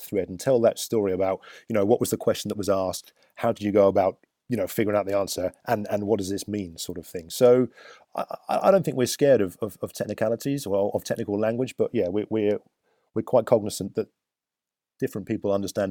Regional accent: United Kingdom; Being British, it's very difficult to say I think we do something good.

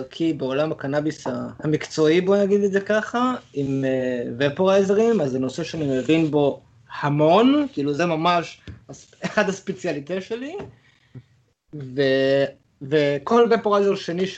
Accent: Ashkelon, Southern District, Israel; אני גדלתי באשקלון, זה היה מאוד מאוד נוכח בסביבה

